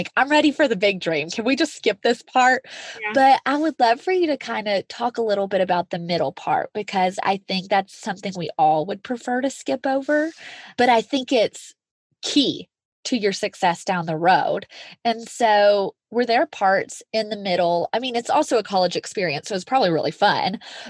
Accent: Tennessee, United States; now in Colorado, United States; You know, I had all these friends in my community, in my hometown outside of Nashville.

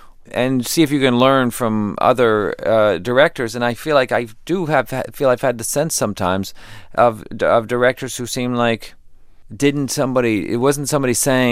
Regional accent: Texas, United States; Owen Wilson and I have a very similar background, and we're from Texas, and we've known each other since we were teenagers.

